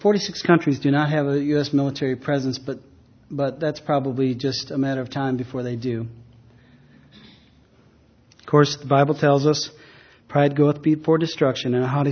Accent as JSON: {"language": "English", "country": "United States", "tie": "born there", "said": "I was born in America, but now I live in a homeland."}